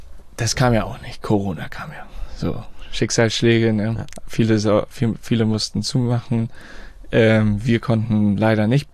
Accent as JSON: {"language": "German", "town": "Harrislee", "region": "Schleswig-Holstein", "country": "Germany", "said": "Ich bin hier in Flensburg, also ich komme aus Harrisley"}